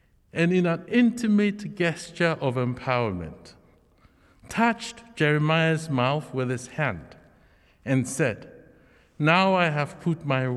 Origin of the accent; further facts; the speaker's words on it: Kumasi, Ashanti, Ghana; born there; I was born in Kumasi in February 1962.